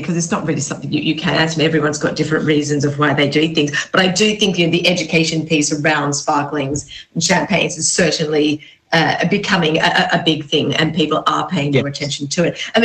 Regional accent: Australia; being Australian

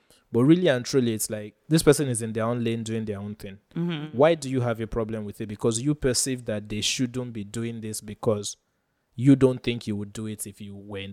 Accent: Nigeria; you just think that as a Nigerian you should not be

